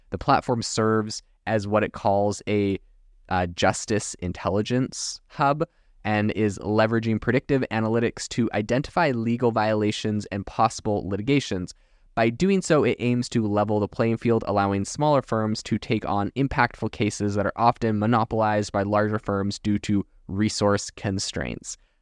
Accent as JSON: {"language": "English", "country": "Canada", "tie": "born or raised there", "said": "I remember growing up in Canada"}